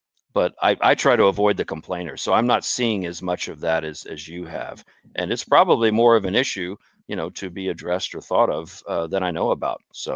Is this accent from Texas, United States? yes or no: yes; Texas, United States; moved away; which I didn't know about, you know, growing up in Texas. I had to go to gun site in Arizona and learn what an open carry state was. And within 2 years, I moved out of Texas into an open carry state.